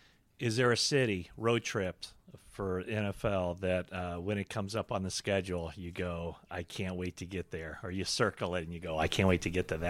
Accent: Corning, California, United States; Wrapping it up there with a reference to Corning, my hometown in Northern California.

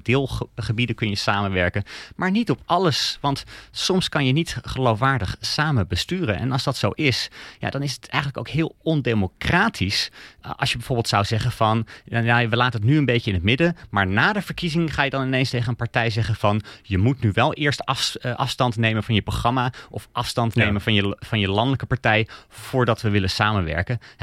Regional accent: Denmark; ik kom zelf uit Denemarken

